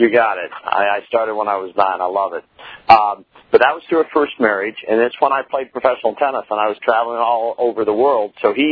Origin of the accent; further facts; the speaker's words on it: Oakland, California, United States; born there; No, I was born in Oakland, California, but my dad was a chaplain in the Navy. So that means when you're in the service, you move every two or three years.